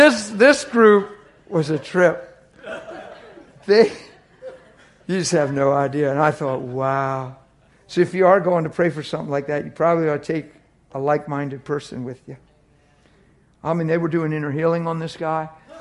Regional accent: East Coast, United States; You know I'm from the East Coast, right? You know it's 12:30. It's 12:30 to me.

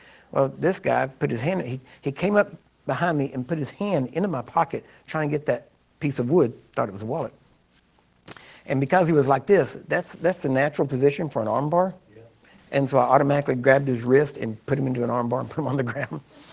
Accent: United States; I said, I'm from the United States.

